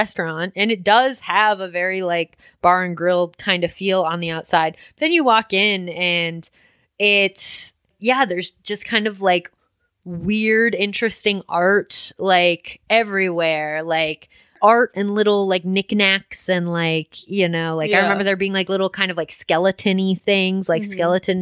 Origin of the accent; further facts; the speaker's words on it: Midwest, United States; Like I'm from the Midwest. I'm very used to that.